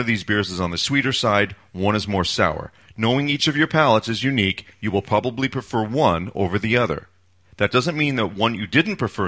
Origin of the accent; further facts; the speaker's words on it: Ohio, United States; Since I'm from Ohio, I'll pile on.